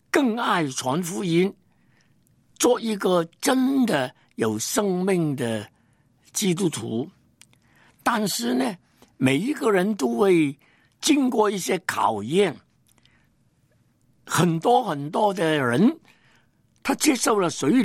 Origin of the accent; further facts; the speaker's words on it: Hong Kong; born there; 因为我是香港出生的，但是呢神给我一个中国心，虽然我那个时间连普通话都不会讲